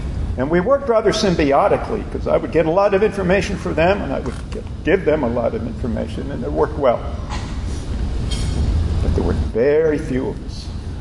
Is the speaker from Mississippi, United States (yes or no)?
no; New Jersey, United States; I come from New Jersey. New Jersey.